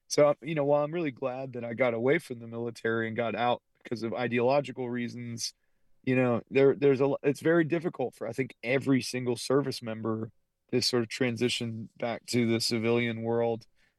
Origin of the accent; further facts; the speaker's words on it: Athens, Georgia, United States; I really love Porch Fest because I grew up in the Athens area, more or less, and it's always been, you know, a music city to me.